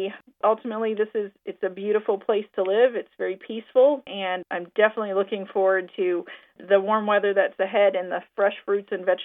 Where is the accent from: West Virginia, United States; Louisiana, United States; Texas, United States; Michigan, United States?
West Virginia, United States; Growing up in Pocahontas County, we had more DOs than MDs.